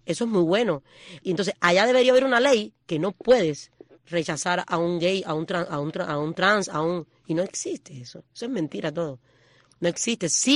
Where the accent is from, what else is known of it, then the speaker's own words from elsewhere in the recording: Cuba; Yo siempre fui reaccionaria completamente en Cuba. Yo claro que yo hubiera salido. Y más que mi pueblo salió completo, hijo.